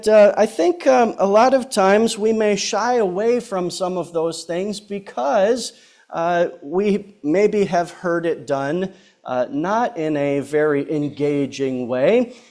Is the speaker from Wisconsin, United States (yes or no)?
yes; Wisconsin, United States; born there; And I was born near the Lake Geneva area, so lots of connections to this area.